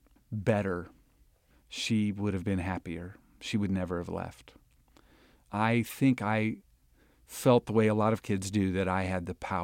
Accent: West Des Moines, Iowa, United States; I grew up in West Des Moines, Iowa.

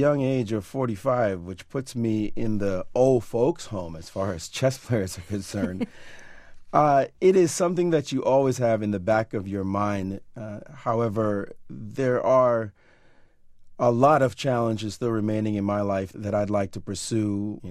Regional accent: New York City, New York, United States; growing up in Brownsville, Brooklyn, you'd be hard-pressed to find anyone to play chess against

